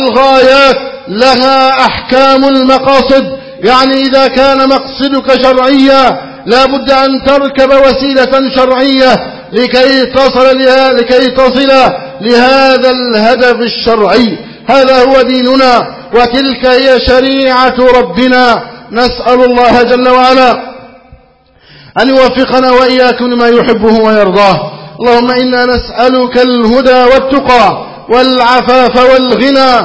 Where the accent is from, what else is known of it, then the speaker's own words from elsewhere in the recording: Egypt; اللهم احفظ بلدنا مصر أمنا أمانا.